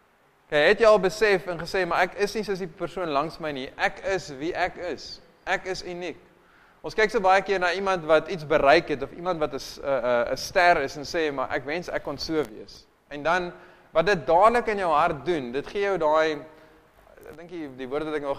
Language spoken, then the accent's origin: Afrikaans; Piketberg, Western Cape, South Africa; born there; ek is hier gebore. Ek bly nou hier, ek bly nou in Piketberg